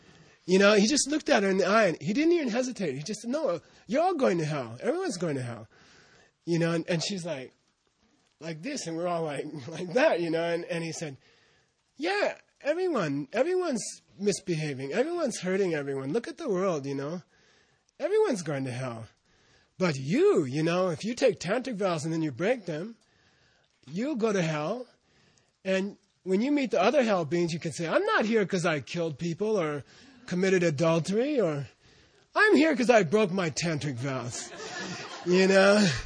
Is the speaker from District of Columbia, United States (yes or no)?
no; Arizona, United States; also born or lived in San Diego, United States; I came from Arizona. I'd lived in San Diego.